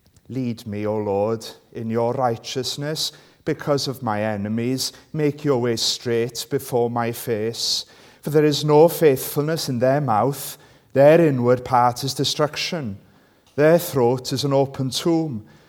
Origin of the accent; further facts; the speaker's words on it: Wales, United Kingdom; first language Welsh; English is a second language; Sorry, my Welsh is my first language.